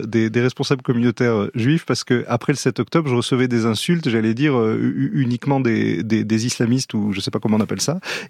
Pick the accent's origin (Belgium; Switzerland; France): France; Non, moi je suis français. Moi je suis français plus, parce qu'il y a toujours ce truc de double allégeance. Moi, ma famille paternelle est israélienne.